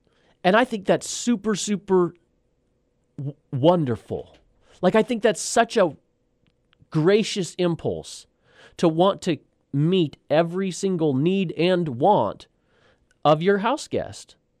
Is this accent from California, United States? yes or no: no; Oregon, United States; So when I say out there, I'm talking about where I was raised in Oregon.